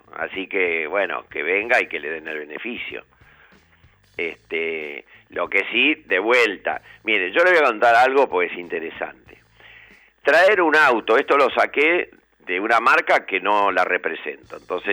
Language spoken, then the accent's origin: Spanish; Argentina; O sea, yo no tengo ningún problema como argentino de que entren autos del exterior